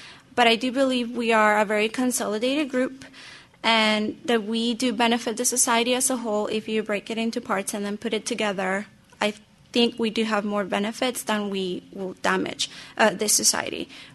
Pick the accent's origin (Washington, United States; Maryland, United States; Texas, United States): Texas, United States; Alamo Heights; as I grew up in Alamo Heights, I kind of became aware of ESL students not having all the resources available for them to succeed